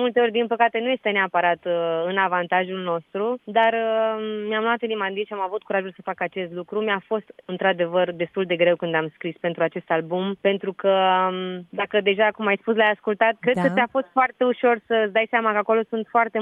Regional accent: Deva, Hunedoara County, Romania; eu provin dintr-o familie, deja se știe, foarte numeroasă, suntem 11 copii, am crescut la Deva într-o casă modestă, cu o situație modestă

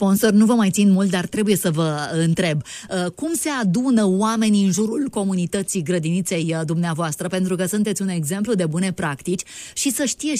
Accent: Romania; De asta sunt eu recunoscătoare că m-am născut în România, că trăiesc în România

